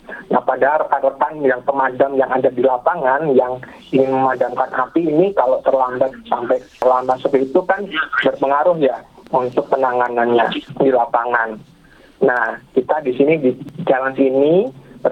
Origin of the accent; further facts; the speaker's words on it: Indonesia; Jadi saya dari Indonesia dan negara lain juga bisa ikut gitu, Bu Sri.